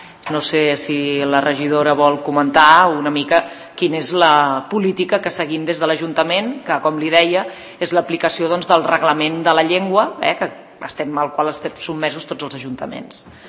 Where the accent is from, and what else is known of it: Catalonia, Spain